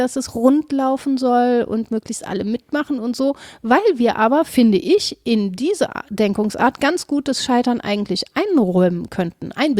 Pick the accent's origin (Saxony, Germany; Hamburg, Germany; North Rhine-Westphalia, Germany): North Rhine-Westphalia, Germany; Cologne; Als Kölnerin ist man so ein ganz kleines bisschen toleranter, was Störungen angeht.